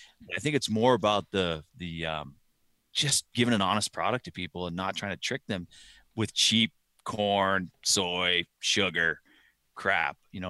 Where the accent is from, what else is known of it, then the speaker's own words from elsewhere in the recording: Barrow, Alaska, United States; born there; I spent a lot of time in the north of Alaska and that whole I was born in Barrow, Alaska, which is up in Eskimo Village.